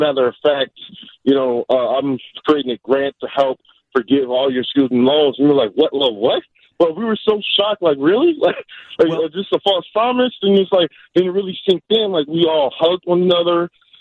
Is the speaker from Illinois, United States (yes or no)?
yes; Chicago, Illinois, United States; I'm from Chicago, Illinois.